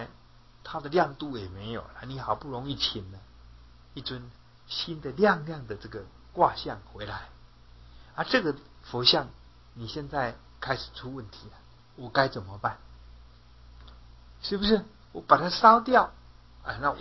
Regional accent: Yilan, Yilan County, Taiwan; 以前我的家乡哈，就有这么一个人住在宜兰市的西门哈

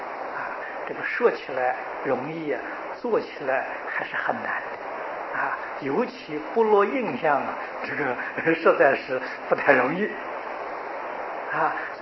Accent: China; 就是我们中国人讲的三心二意呀

